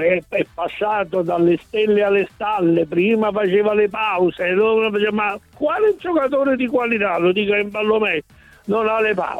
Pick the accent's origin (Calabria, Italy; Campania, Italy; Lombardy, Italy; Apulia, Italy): Campania, Italy; Nola; mi sembrano calciatori della mia città d'origine, Nola, che tiene la maglia bianconera